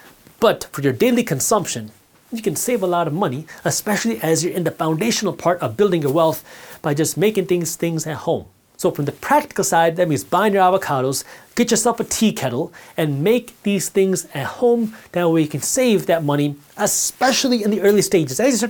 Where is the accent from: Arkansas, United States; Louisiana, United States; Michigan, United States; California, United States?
Michigan, United States; Detroit; especially if you're living in a colder state, I'm from Detroit, if you're living in a colder state where you're seeing snow on the ground